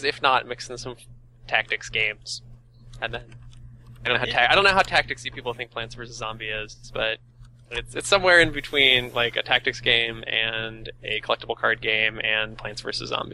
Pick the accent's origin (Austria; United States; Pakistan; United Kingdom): United States; as an American, that really, you know, that we learn a lot about and is sort of cool is American history and the Civil War.